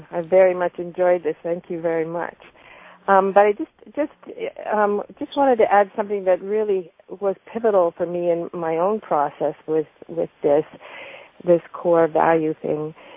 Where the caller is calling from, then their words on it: Quebec, Canada; I'm calling from Canada. From Quebec.